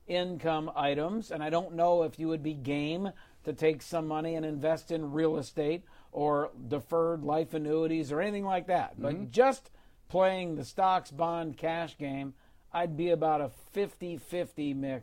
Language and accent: English; California, United States; moving out of places like California for that and many, many other reasons that I won't get into since I'm a Californian.